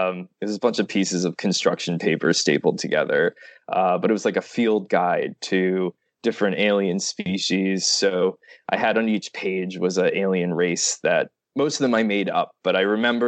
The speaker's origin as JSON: {"language": "English", "town": "Long Island", "region": "New York", "country": "United States", "tie": "born or raised there", "said": "So as I said, I'm from New York. I'm east of New York City on Long Island. And from what I've read online, the area of Long Island that I'm from, it's known for being a sort of hotspot area for UFO sightings"}